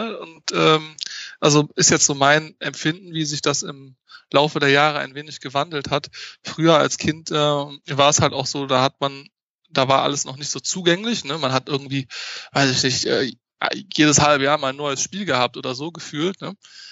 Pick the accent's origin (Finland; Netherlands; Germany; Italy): Germany; Mönchengladbach, North Rhine-Westphalia; Diese feste Location wird auf jeden Fall in Mönchengladbach sein. Das ist meine Heimatstadt. Das ist da, wo ich halt herkomme, wo in der Umgebung, wo halt auch die meisten unserer Mitglieder, sage ich jetzt mal, herkommen. Das ist ja in Nordrhein-Westfalen, in der Nähe von Düsseldorf